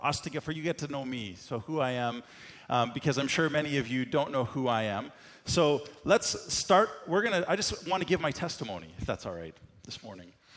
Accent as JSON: {"language": "English", "town": "Markdale", "region": "Ontario", "country": "Canada", "tie": "born or raised there", "said": "I grew up in Markdale, not far from here."}